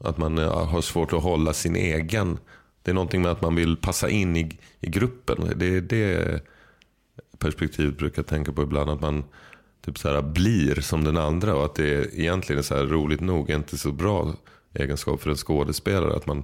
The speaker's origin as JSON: {"language": "Swedish", "region": "Skåne", "country": "Sweden", "accent": "Scanian", "said": "Nu direkt bara du säger det här så börjar jag prata skånska."}